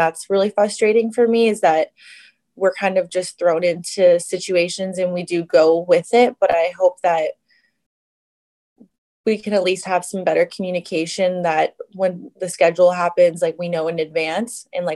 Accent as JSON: {"language": "English", "country": "United States", "said": "And obviously being American as well, I didn't see myself really like ever being on the team."}